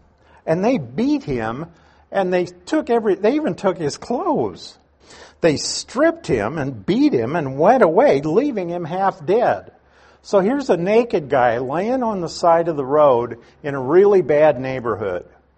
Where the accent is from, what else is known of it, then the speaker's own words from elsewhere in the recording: Nebraska, United States; I was the kid from Nebraska looking up with his mouth hanging open, saying, oh boy, I should be somewhere else right now.